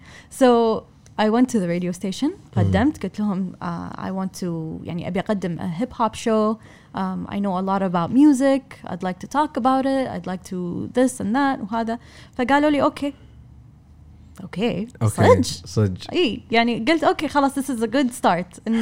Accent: Kuwait; قبل لا يعرفون طبعا اني كويتيه

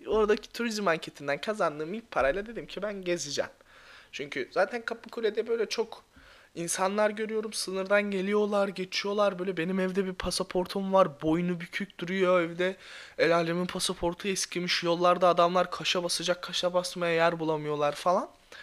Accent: Karadeniz Ereğli, Zonguldak, Turkey; moved away as an adult; now in United States; ben Karadeniz Ereğli'de büyüdüm. Ve buradan Edirne'ye, Trakya Üniversitesi'ne başladım.

